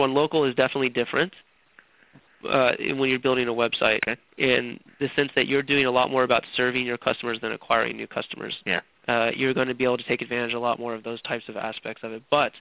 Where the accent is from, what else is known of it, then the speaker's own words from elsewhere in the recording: Wichita, Kansas, United States; I grew up in Sedgwick County